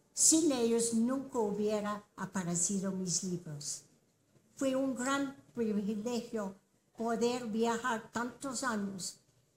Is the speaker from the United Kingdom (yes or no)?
yes; United Kingdom; accent: English; now in Mexico; Mi acento inglés es notable, discúlpeme, tantos años en México, qué barbaridad.